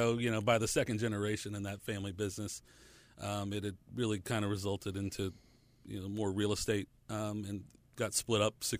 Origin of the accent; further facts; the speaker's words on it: Georgia, United States; And we used to have a store over where we grew up on Lower Roswell Road, back behind Park Air.